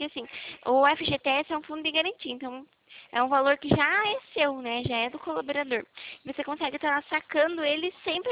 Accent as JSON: {"language": "Portuguese", "town": "Itapetininga", "region": "São Paulo", "country": "Brazil", "said": "Eu sou do estado de São Paulo, interior aqui do estado de São Paulo. Falo de Itapetininga."}